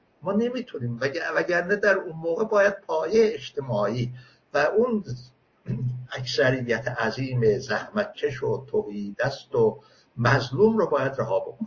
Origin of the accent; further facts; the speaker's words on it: Azerbaijan, Iran; مثلا من آذری هستم و فلان